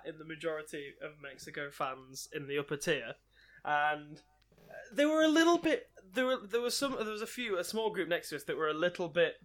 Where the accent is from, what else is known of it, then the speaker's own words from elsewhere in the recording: England, United Kingdom; I'm English. I'm in Russia.